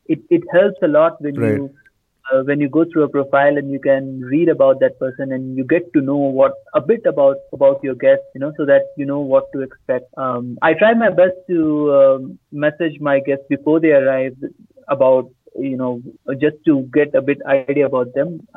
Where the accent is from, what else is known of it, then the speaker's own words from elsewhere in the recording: Patna, Bihar, India; now in Bangalore, India; No, I have all listing in Bangalore, and there's one listing back in my hometown, which is Patna.